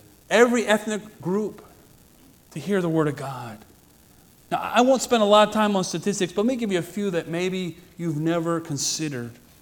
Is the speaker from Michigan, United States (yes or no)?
no; West Virginia, United States; I'd never been out of the country. I grew up in West Virginia.